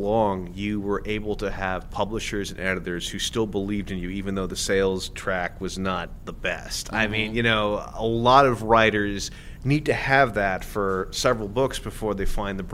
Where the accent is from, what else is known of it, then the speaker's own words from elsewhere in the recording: Brooklyn, New York, United States; in my case, I'm a guy from Brooklyn, so mm-hmm. I'm totally incriminated here.